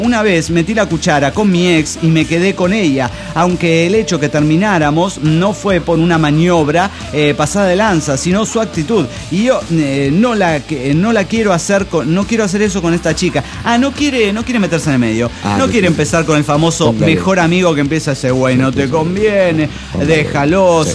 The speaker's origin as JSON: {"language": "Spanish", "town": "Coatzacoalcos", "region": "Veracruz", "country": "Mexico", "said": "de Coatzacoacos."}